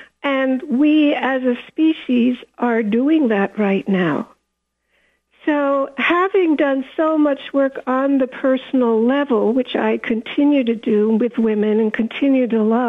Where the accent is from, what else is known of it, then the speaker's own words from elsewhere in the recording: Germany; when I was growing up in Germany, there were hardly any Jews